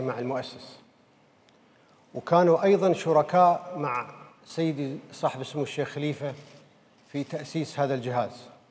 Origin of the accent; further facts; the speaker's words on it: United Arab Emirates; ولكن الميزة الثانية اللي أنا كإماراتي أفتخر فيها